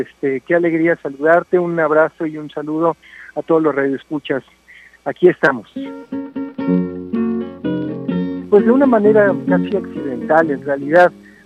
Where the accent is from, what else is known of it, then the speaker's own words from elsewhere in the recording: Aguascalientes, Mexico; also born or lived in Mexico City; Yo, aunque nací en la Ciudad de México, yo crecí en la ciudad de Aguascalientes.